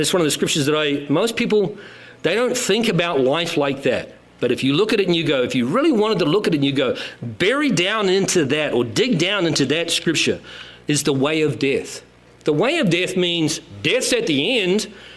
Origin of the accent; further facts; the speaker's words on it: New Zealand; moved away; It was very hard for New Zealand when I came from New Zealand to like, why are they putting savory with sweet?